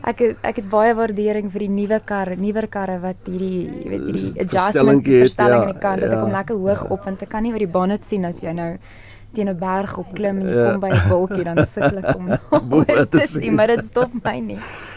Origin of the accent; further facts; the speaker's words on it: Langstrand, Erongo, Namibia; also born or lived in Johannesburg / Windhoek; So ons is in Johannesburg gebore, allemaal van ons en toe het ons Vintek toe getrek en langsrand tussen die duine toe langsrand nou nog 'n nedersetting dorpie is, 'n bietjie van 'n stretch, maar toe langsrand nog 'n nedersetting was, daar in die duine groot geword, helfte van die jaar.